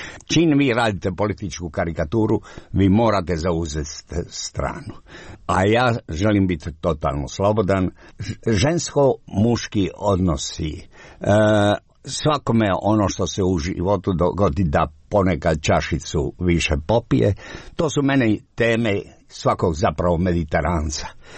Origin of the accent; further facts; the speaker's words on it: Dalmatia, Croatia; Ja sam rekao da sam iz Jugoslavije, iz Dalmacije.